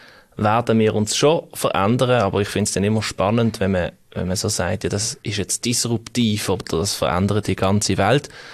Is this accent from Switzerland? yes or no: yes; Basel, Basel-Stadt, Switzerland; habe mich jetzt auch vor letztes Jahr, glaube ich, einbürgert in Riechen. Mhm. Und jetzt bin ich auch Basler und Riechener. Ja, also Basel-Städter, da hat es mich nie etwas aus dem Kanton gezogen.